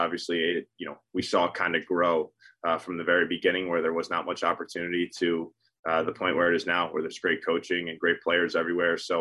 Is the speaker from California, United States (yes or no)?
no; Ohio, United States; So I grew up, spent all my time in Ohio except for summers. So I was born in Cincinnati, but played every summer back in Orchard Park, New York.